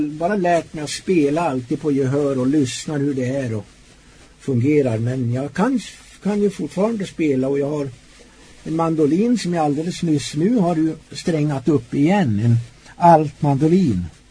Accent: Långhed, Gävleborg County, Sweden; Växte jag upp i Hälsingland, i dåvarande Alfta kommun, en liten by som heter Långhed, inte så liten by förresten, ganska vidsträckt by, och ganska mycket folk, fanns mycket folk i byn.

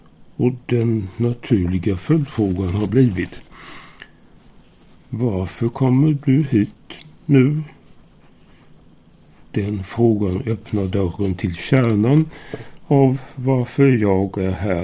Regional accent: Sweden; now in Israel; Och jag fick berätta att jag kommer från Sverige. Men är du judisk? Nej, svarade jag. Jag bara älskar Israel.

